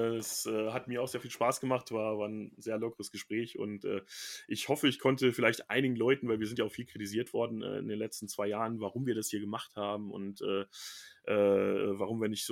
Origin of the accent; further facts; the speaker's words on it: Bielefeld, North Rhine-Westphalia, Germany; born there; Ja, weil ich ja offensichtlich da geboren bin und darüber gibt es auch schriftliche Nachweise. Also muss es da irgendwas geben. Also mein Vater wohnt auch noch in der Nähe. Dementsprechend weiß ich definitiv, dass es Bielefeld gibt.